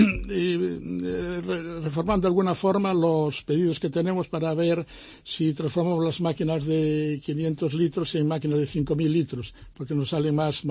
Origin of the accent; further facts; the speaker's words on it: Vigo, Galicia, Spain; now in Seville, Spain; yo llevo 51 años aquí en Sevilla y ya me considero también sevillano, soy de Vigo, soy gallego, estupendo, y para mí es un orgullo mantener todavía el acento, pero yo la verdad llevo 51 años aquí